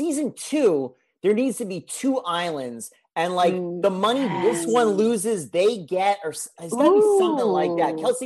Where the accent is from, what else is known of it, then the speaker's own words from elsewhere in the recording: United States; Maybe that's a very like crappy American-centric view that I have because I'm American and I figured this is an American show.